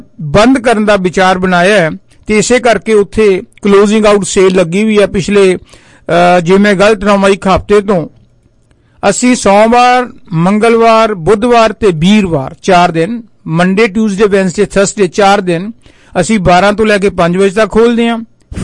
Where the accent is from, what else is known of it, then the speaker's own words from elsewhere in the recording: Dhanaula, Punjab, India; ਧਨੌਲੇ ਦੀ ਮੰਡੀ ਹੈ ਬਰਨਾਲੇ ਦੇ ਕੋਲ ਜਿੱਥੋਂ ਦਾ ਮੈਂ ਜੰਮ ਪਾਲਾਂ